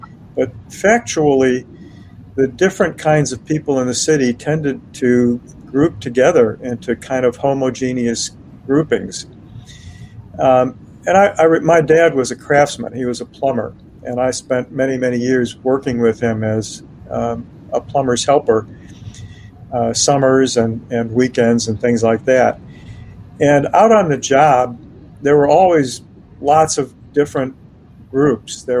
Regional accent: Chicago, Illinois, United States; I think back to when I was, again, a kid growing up in Chicago.

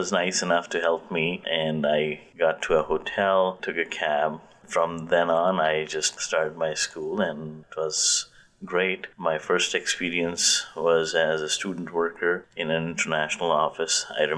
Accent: India; moved away as an adult; now in United States; I was born in India and was raised in India till I was 24 years old.

